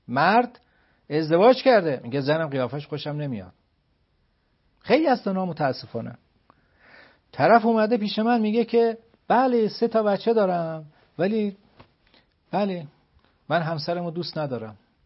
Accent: Germany; moved away as an adult; now in Iran; من بزرگ شده آلمانم، 1 سال اومدم اینجا، آلمان از اینا نداره، من بزرگ شده اونجا، من 26 سال اونجا زندگی کردم

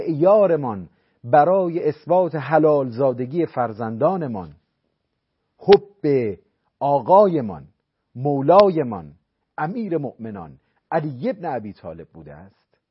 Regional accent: Iran; من به عنوان یک ایرانی بارها و بارها

